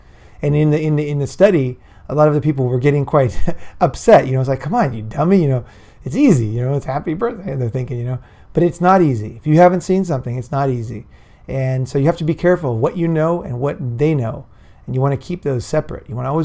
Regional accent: San Clemente, California, United States; Now I'm from San Clemente, so I'll use San Clemente as an example.

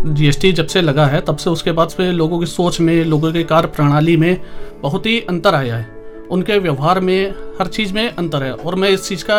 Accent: Kanpur, Uttar Pradesh, India; मेरी पैदाइश तो कानपुर नगर में हुई थी और मेरी प्रारंभिक शिक्षा भी कानपुर से प्रारंभिक किया और प्रोफेशनल शिक्षा भी मेरी कानपुर से ही पूरी हुई थी।

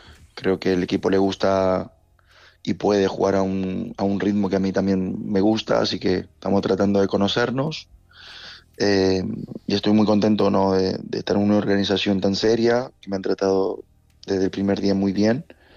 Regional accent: Argentina; Tengo una hija en Madrid y lleva muchas temporadas en Argentina. Más allá de que yo soy argentino, ella vive aquí

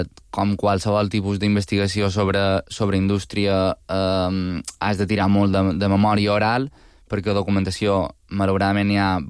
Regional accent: Sant Joan, Balearic Islands, Spain; a Sant Joan, per exemple, que és el meu poble

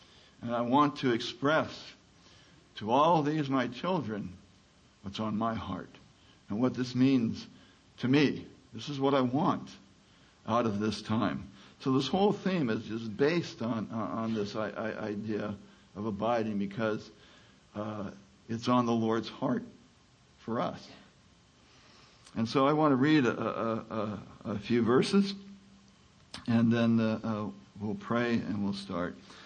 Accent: California, United States; now in Midlothian, United States; And I'm from California, but I live in Midlothian, Virginia.

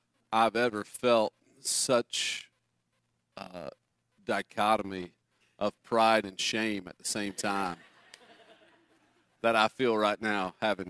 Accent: the South, United States; I grew up in the South in the 80s and 90s.

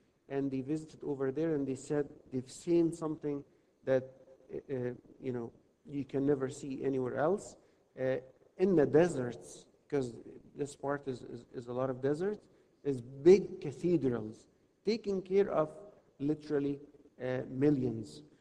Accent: Beheira, Egypt; English is a second language; I was raised like the first 12 years of my life, I was raised in Bahira.

